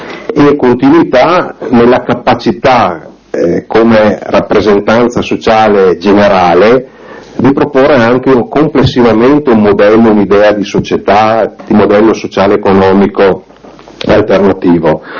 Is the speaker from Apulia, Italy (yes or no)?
no; Veneto, Italy; io vengo dal Veneto